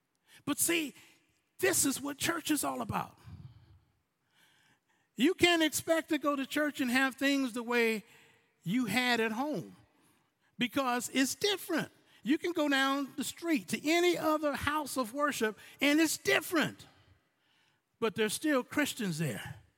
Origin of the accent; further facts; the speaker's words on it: United States; I'm an American-American. What I mean by that, I'm not Jamaican-American. I am not from Barbados.